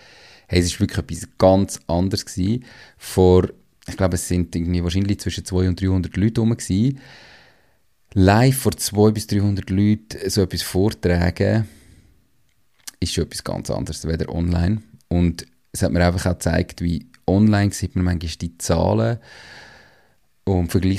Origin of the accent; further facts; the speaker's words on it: Mandach, Aargau, Switzerland; Den 1. August habe ich bisher in meinem bisherigen Lebensjahr immer im wunderschönen Mandach, meinem Heimatort, verbracht